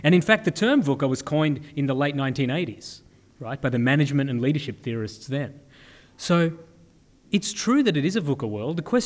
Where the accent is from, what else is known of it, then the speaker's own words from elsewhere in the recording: Australia; I'm from Australia, we have a special political system there.